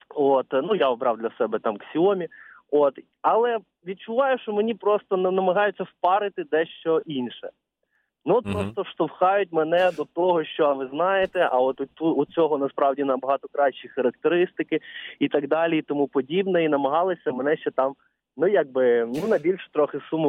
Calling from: Odesa, Odesa Oblast, Ukraine; я телефоную з Одеси.

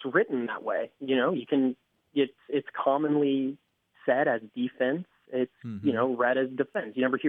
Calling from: Dallas, Texas, United States; I'm calling from Dallas

